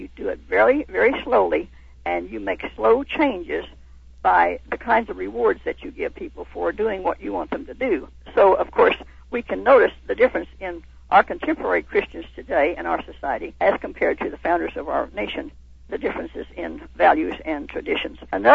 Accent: McAlester, Oklahoma, United States; I was raised in McAllister, Oklahoma, where that was the home of the penitentiary there

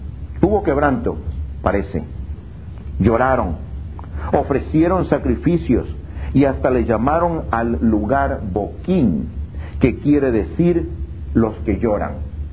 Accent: Ecuador; en mi país, Ecuador, le dicen lágrimas de cocodrilo

